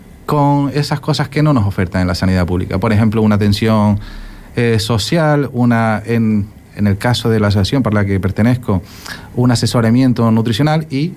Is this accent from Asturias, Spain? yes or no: no; Canary Islands, Spain; como soy muy majorero